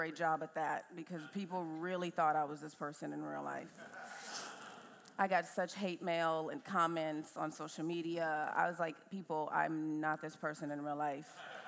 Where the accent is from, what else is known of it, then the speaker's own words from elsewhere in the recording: Chicago, Illinois, United States; now in Los Angeles, United States; Now I'm from Chicago, which is a very theater town.